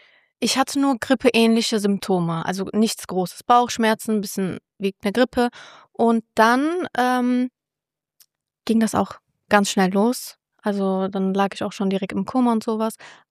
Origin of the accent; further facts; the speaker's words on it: Cologne, North Rhine-Westphalia, Germany; ich bin 28, ich komme aus Köln